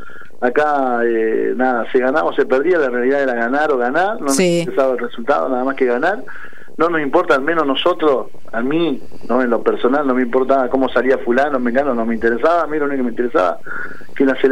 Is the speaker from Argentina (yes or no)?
yes; Argentina; queríamos tener una identidad, somos argentinos, patriotas